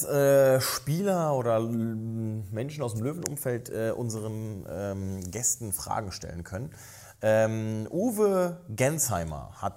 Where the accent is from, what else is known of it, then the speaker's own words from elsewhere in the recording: North Rhine-Westphalia, Germany; Ich bin im Ruhrgebiet aufgewachsen.